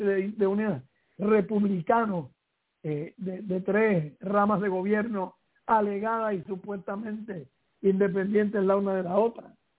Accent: Puerto Rico; desde que nuestra sociedad empezó a construirse como sociedad, como puertorriqueños

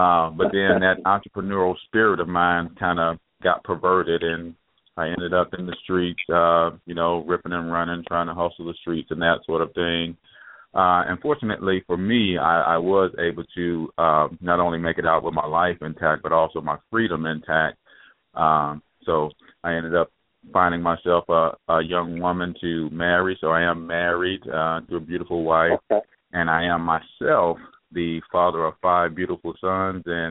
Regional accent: St. Louis, Missouri, United States; also born or lived in Tupelo, Mississippi; I was born in the South, in Tupelo, Mississippi. Same place … was born, even though Memphis likes to claim him. But I was raised here in St. Louis, Missouri from the age of 9

